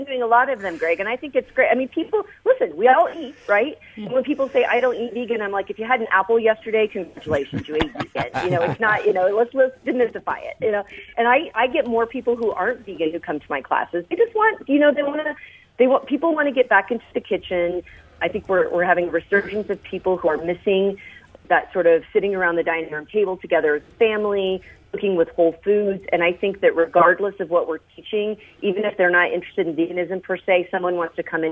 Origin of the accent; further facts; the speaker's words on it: Midwest, United States; I was from the Midwest and I know where meat comes from